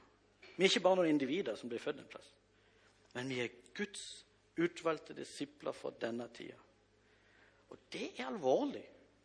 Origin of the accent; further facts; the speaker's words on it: Kvinesdal, Agder, Norway; Jeg kommer fra Kvinnesdal, jeg er sønn av Kari.